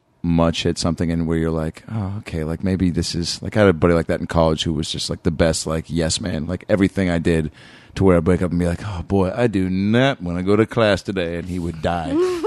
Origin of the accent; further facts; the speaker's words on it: Seattle, Washington, United States; Seattle. Like 20 minutes north